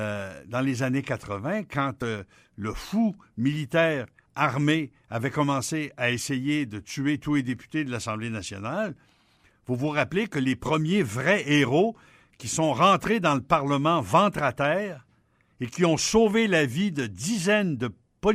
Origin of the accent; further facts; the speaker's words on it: Quebec, Canada; On est Québécois.